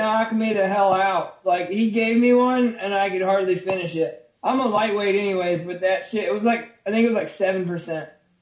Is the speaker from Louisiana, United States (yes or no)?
no; Miami, Florida, United States; Miami, Florida.